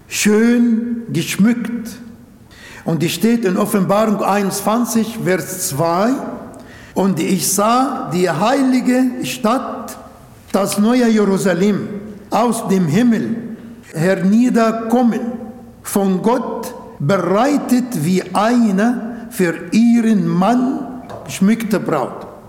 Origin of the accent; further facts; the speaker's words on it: Ismailia, Ismailia Governorate, Egypt; born there; German is a second language; Suez, wo der Suezkanal ist, Ismailia, wo ich geboren bin, und Port Said.